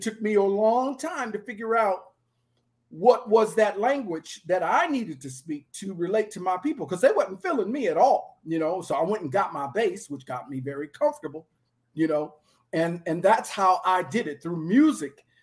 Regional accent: Concord, United States; I'm from Concord.

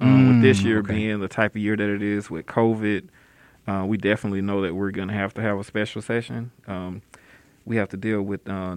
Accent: Prichard, Alabama, United States; I grew up in Pritchard, off of Pritchard Lane.

